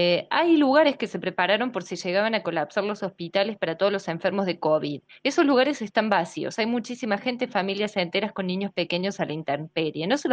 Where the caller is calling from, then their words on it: Rawson, San Juan, Argentina; de Rawson, San Juan.